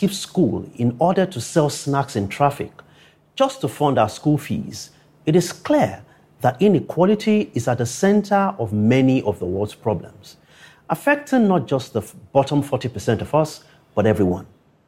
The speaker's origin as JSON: {"language": "English", "town": "Akure", "region": "Ondo", "country": "Nigeria", "tie": "born or raised there", "said": "growing up in Akure, a town 350 kilometers from Lagos, it felt like a place that was disconnected from the rest of the world, and one where hope and dreams were limited."}